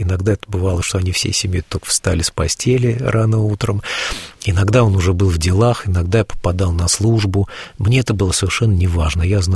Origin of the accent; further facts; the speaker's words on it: Lesosibirsk, Krasnoyarsk Krai, Russia; also born or lived in Moscow; я, значит, из Лесосибирска в Москву уехал неверующим, а вернулся я верующим.